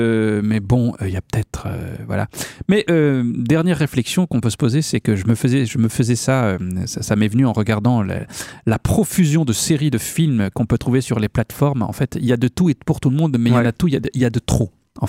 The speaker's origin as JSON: {"language": "French", "country": "France", "said": "On est français."}